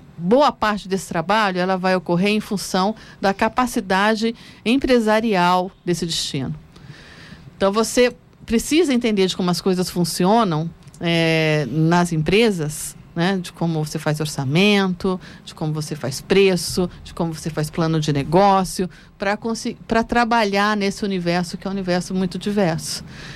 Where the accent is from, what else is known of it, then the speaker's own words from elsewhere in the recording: Campinas, São Paulo, Brazil; Eu sou do interior, eu sou de Campinas. E vir para São Paulo foi uma mudança de vida total, né?